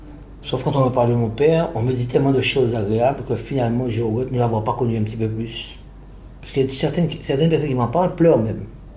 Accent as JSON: {"language": "French", "town": "Pointe-à-Pitre", "region": "Guadeloupe", "country": "France", "tie": "born there", "said": "Je suis né à Pointe-à-Pitre."}